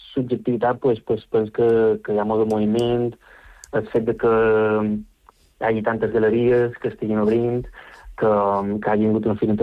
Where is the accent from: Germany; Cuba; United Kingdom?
United Kingdom; London; jo que venc de Londres